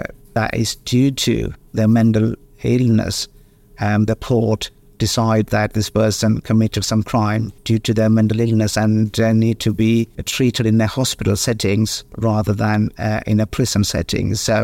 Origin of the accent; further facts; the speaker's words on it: Kerala, India; moved away as an adult; now in United Kingdom; I was born in India, Kerala, the southern state, India. I studied in India and completed my primary education, and I was qualified as a nurse.